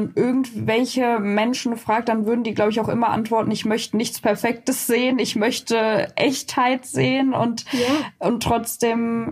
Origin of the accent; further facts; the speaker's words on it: Cologne, North Rhine-Westphalia, Germany; ich komme aus Köln